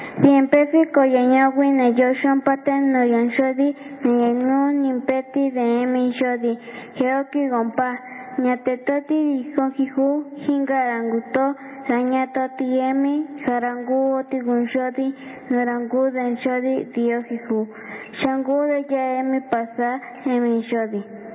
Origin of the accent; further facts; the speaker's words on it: State of Mexico, Mexico; Del Estado de México.